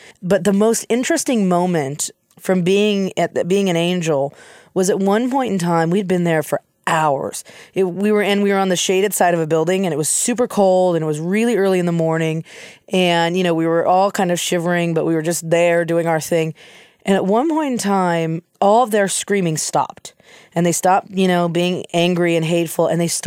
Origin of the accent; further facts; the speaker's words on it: Wyoming, United States; I was laughing at points that were hysterical to me because I was from Wyoming